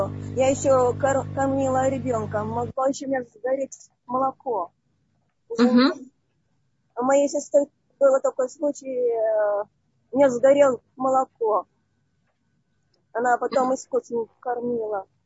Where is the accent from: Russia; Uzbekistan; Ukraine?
Ukraine; Odesa, Odesa Oblast; Я сама из Одессы.